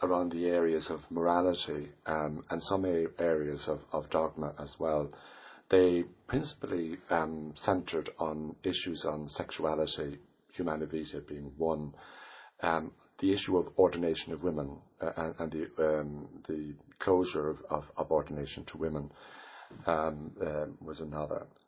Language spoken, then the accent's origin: English; Mallow, County Cork, Ireland; also born or lived in County Laois; I'm from Mallow in County Cork. I can't say I'm a Corkman because I was born in County Leash.